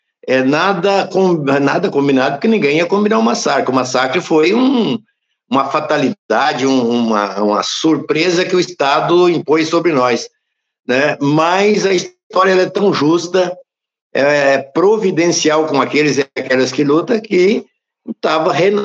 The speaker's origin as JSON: {"language": "Portuguese", "region": "Paraná", "country": "Brazil", "said": "E nós aqui, como eu sou do Paraná, né?"}